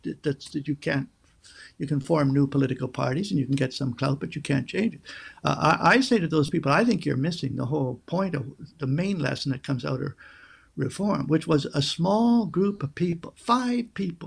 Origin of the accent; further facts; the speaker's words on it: Canada; I'll come at it as a Canadian angle.